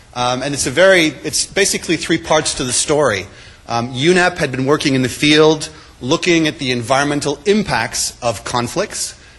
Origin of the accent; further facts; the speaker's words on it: Victoria, British Columbia, Canada; Now, just in case you hear a particular accent, I do also come from Canada, from the west side. I'm from BC. I grew up in Victoria.